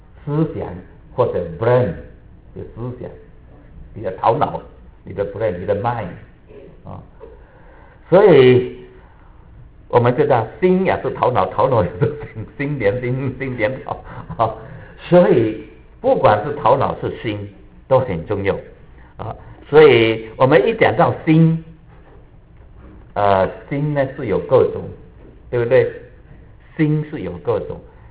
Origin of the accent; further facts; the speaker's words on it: China; 特别我们中国人哈、啊，中国人最喜欢讲心的啊。